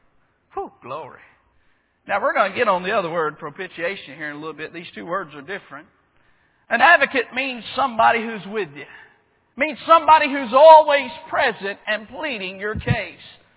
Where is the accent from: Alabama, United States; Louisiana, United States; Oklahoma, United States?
Alabama, United States; I'm originally from Alabama. We have the death electric chair.